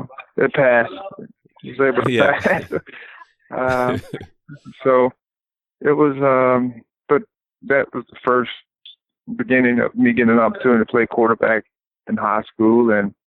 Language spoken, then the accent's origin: English; Thomasville, United States; Started the YMCA in my hometown, Thomasville.